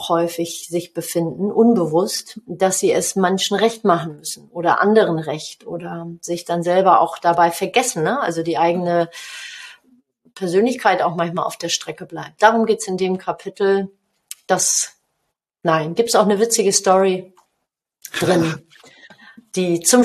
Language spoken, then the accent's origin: German; Hamburg, Germany; born there; also born or lived in North Rhine-Westphalia; Ja, ich bin in Hamburg geboren.